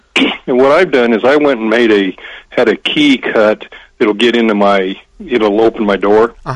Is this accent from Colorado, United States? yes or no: yes; Colorado, United States; I come from Colorado, but I'm amazed at how few people there understand how ABS brakes stop